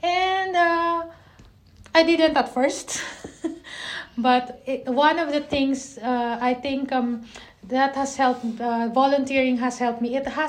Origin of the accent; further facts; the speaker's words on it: Sydney, New South Wales, Australia; now in Tasmania, Australia; I came from Sydney, so there's no sense of community for me because I don't have networks here. When I moved to Tasmania, I don't know anyone aside from the Airbnb host and the taxi driver.